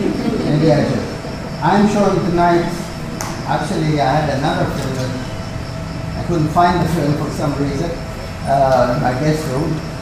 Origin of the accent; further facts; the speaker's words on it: Addis Ababa, Ethiopia; this will also give you a chance to see what my hometown looks like. Because some people are wondering if there was electricity or anything like that, you know, sometimes. So my kids were standing on trees. So, we have nice homes and asphalt roads and all that. It's the diplomatic capital of Africa